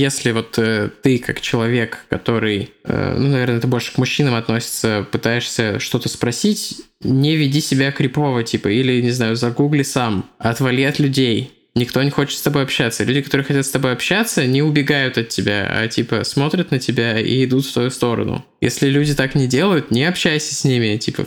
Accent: Astrakhan, Astrakhan Oblast, Russia; Я из Астрахани. Засрахани. Пожалуй, самое точное определение города.

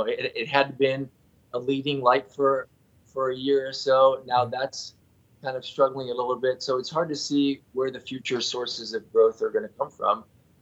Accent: Brazil; I'm originally from Brazil

